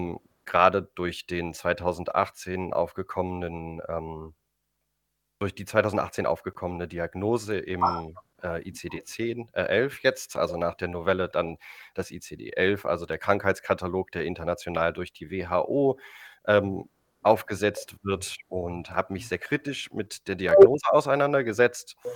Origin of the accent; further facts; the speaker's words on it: Magdeburg, Saxony-Anhalt, Germany; Grundsätzlich, ich komme auch hier aus Magdeburg.